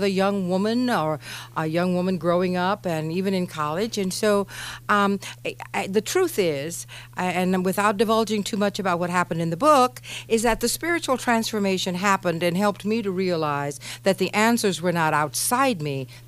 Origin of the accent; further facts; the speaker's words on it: Houston, Texas, United States; moved away as an adult; now in Nevada, United States; Yes, I was born in Houston, Texas, grew up, went to universities in Texas, and then did my graduate studies here in Nevada at the University of Nevada, Reno.